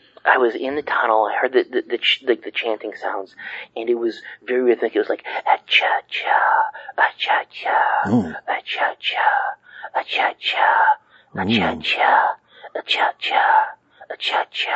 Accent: Decatur, Illinois, United States; I'm from Decatur, Illinois.

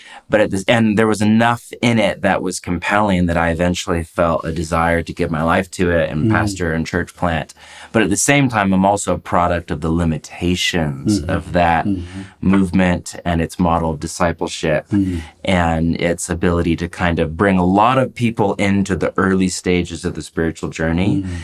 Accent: California, United States; Grew up in the Bay Area of California, what's now called Silicon Valley.

